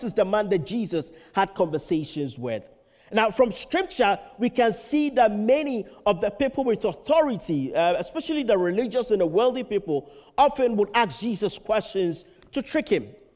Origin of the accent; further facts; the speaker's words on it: Ghana; in my home country, Ghana, my beloved country, Ghana, we are 70% Christian.